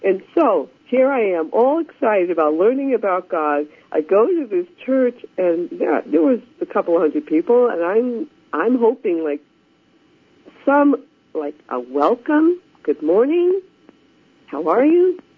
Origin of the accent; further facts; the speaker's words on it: United States; I'm Chinese. I'm Chinese American. And I grew up in this country at a time when there was very, very few Asian Americans, very few.